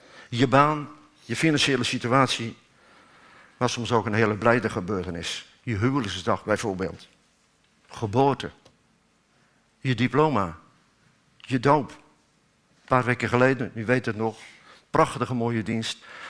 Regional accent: Nijmegen, Gelderland, Netherlands; Ik ben alleen van Nijmegen.

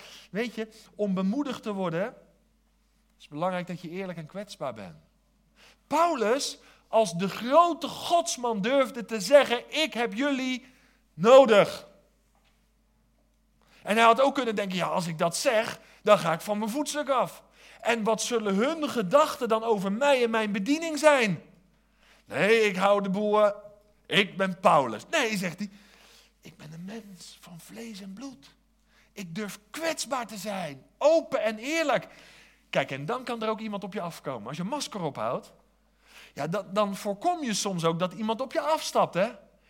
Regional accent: South Holland, Netherlands; Ik kom uit het Westland, van oorsprong dan, en daar heeft iedereen een bijnaam.

